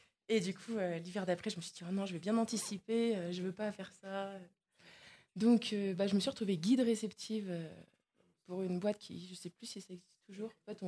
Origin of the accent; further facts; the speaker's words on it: Auvergne-Rhône-Alpes, France; moi, je viens de l'Ain, qui est un endroit très très plat en France. Mais j'ai fait mes études à Mâcon, donc en Bourgogne du Sud.